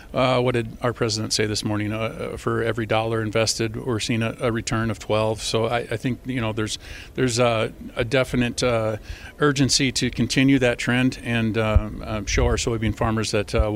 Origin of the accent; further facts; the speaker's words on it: Iowa, United States; I'm from District 2. That's North Central Iowa.